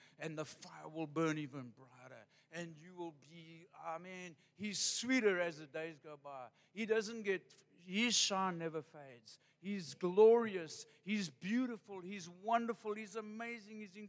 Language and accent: English; Port Elizabeth, Eastern Cape, South Africa; now in East London, South Africa; We come from Port Elizabeth. It's quite laid back, I would say. Way more laid back than Cape Town.